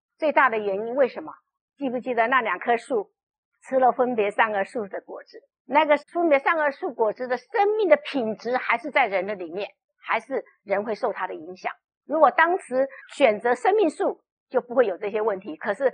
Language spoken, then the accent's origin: Chinese; China; 像我们中国人坐月子啊，都也是用酒